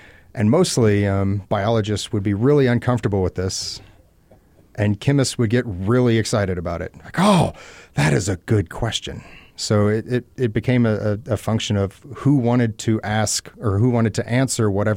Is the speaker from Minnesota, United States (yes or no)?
no; Kentucky, United States; Rural Kentucky, middle of the woods.